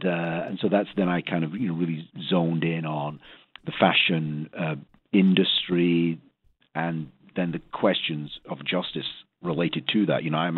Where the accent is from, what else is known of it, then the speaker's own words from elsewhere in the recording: England, United Kingdom; moved away as an adult; now in United States; I was born and raised in England, but the very, very brief story is I married a woman from Philadelphia, and so I, you know, became an immigrant.